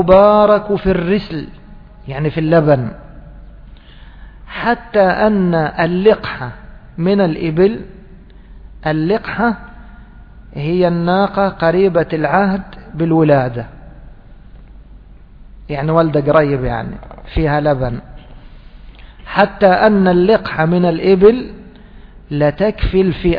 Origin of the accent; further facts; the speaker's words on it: Egypt; كذلك إحنا كمصريين دوما نكسر أول الأفعال